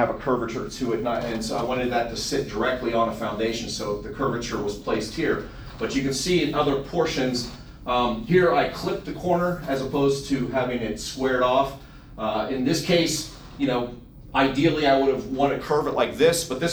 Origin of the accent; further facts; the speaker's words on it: Ohio, United States; also born or lived in Los Angeles / New York; And then even before going to school, I grew up in Ohio.